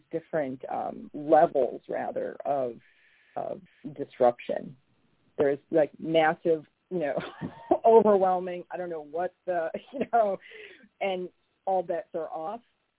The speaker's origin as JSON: {"language": "English", "region": "Alaska", "country": "United States", "tie": "born or raised there", "said": "You know, there's aspects of that in my own upbringing, growing up in Alaska"}